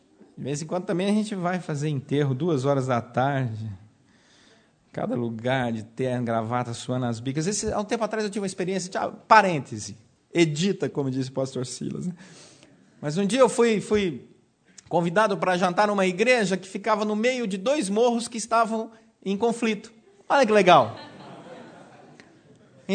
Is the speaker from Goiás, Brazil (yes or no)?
yes; Anápolis, Goiás, Brazil; como se diz lá na minha cidade, lá no interior de Goiás, uma cidade maravilhosa, se você não conhece, deveria conhecer, temos pacotes turísticos para Anápolis, Goiás.